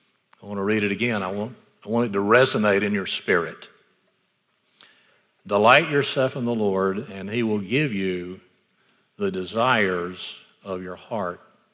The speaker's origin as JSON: {"language": "English", "town": "Floral", "region": "Alabama", "country": "United States", "tie": "born or raised there", "said": "and so we grew up in Floral, Alabama. Our family was very active in the First Baptist Church there."}